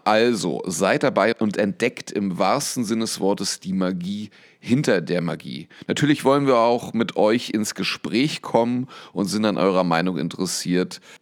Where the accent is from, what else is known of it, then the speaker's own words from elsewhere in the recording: Berlin, Germany; weil ich bin Berliner